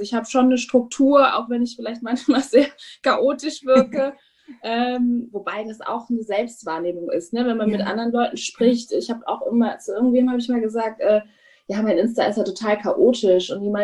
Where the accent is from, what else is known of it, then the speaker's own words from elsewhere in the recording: Germany; born there; Ich bin zwar in Deutschland geboren, aber mein Vater ist aus Guinea, aus Westafrika und meine Mutter ist Deutsche und ich habe eben auch so beide Einflüsse.